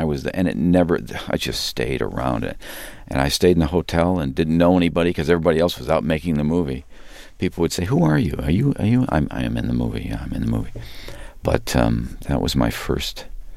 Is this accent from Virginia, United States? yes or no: no; Illinois, United States; John's from Chicago, and I'm from Illinois.